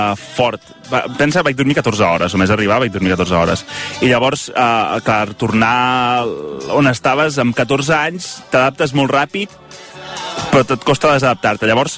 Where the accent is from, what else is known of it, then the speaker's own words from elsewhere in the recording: Catalonia, Spain; Soc molt del Bages